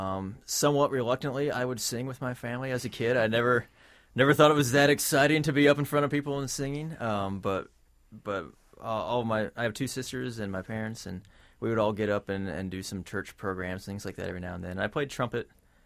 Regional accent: Iowa, United States; now in Virginia, United States; I grew up in Iowa.

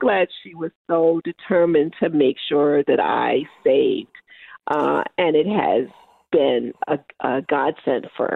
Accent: Baltimore, Maryland, United States; So I grew up in Baltimore. I was raised by my grandmother, who we always called Big Mama.

